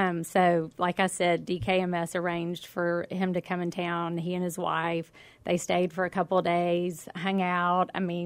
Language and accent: English; Mississippi, United States; I do. And I'm from Mississippi, so it's quite a mixture.